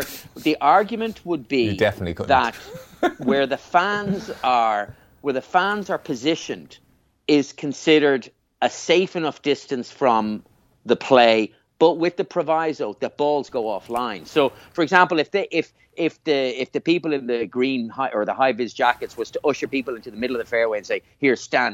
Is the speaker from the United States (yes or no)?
no; Blanchardstown, Leinster, Ireland; As a true dub, I can just say, I am. I'm a true dub. I'm from Blanchardstown.